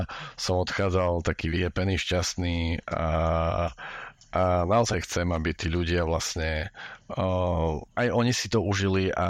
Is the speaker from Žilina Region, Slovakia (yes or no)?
no; Košice, Košice Region, Slovakia; z môjho rodného mesta, z Košic